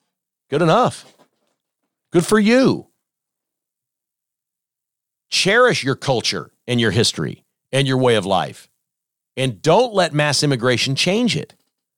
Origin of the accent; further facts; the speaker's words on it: United States; I respect any country that doesn't want me in their country because I'm American.